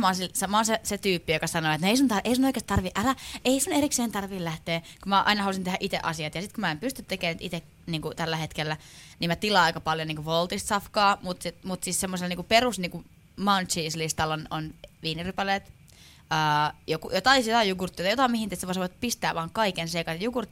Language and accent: Finnish; Lohja, Uusimaa, Finland; now in Helsinki, Finland; Olen 23-vuotias, laulaja, tar. Ja olen kotoisin alun perin Lohjalta, nykyään helsinkiläistynyt.